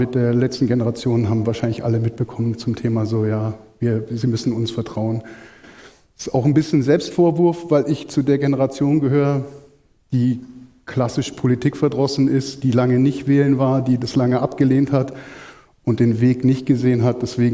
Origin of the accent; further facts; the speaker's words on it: Munich, Bavaria, Germany; born there; bin gebürtiger Münchner und seit Mitte der 90er in München so subkulturell relativ viel unterwegs